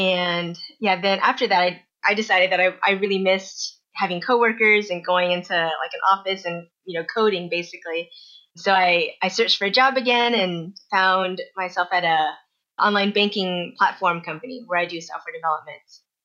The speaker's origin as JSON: {"language": "English", "town": "Austin", "region": "Texas", "country": "United States", "tie": "born or raised there", "also_born_or_lived": "Dallas", "said": "So I was born in Dallas, lived there until I was 2 years old. And then my parents and we all moved to Austin."}